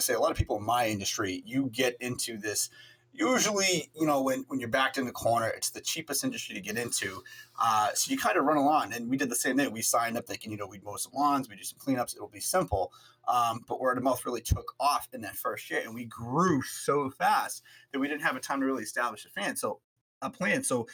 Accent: Boston, Massachusetts, United States; So like I said in the last episode, so I grew up in Boston and I grew up in like an area and around people that, I don't know if I'm ever saying this, like you brushed everything under the rug

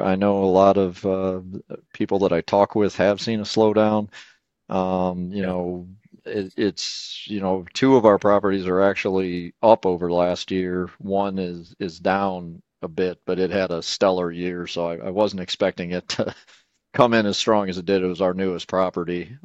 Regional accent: Columbus, Ohio, United States; All right. … from Columbus, Ohio.

